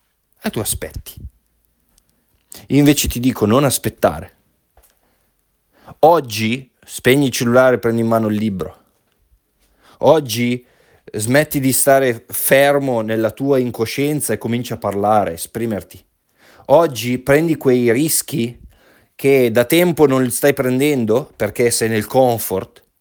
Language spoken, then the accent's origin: Italian; Piedmont, Italy; now in United States; io sono venuto qua in America, io vengo dalla Valsesia, dalle montagne della Valsesia in Piemonte, sono cresciuto rugged, vuol dire sono cresciuto molto molto in modo selvaggio